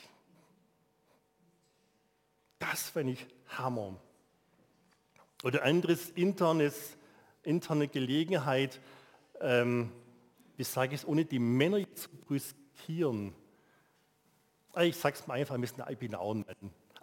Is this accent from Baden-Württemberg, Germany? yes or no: yes; Baden-Württemberg, Germany; also als Schwabe, 13 Euro, fast ein Vermögen für uns